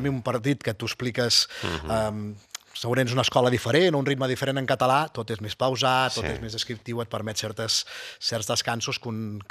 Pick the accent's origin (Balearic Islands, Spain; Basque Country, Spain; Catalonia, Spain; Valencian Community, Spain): Catalonia, Spain; en català és la meva llengua materna, això et ve més natural.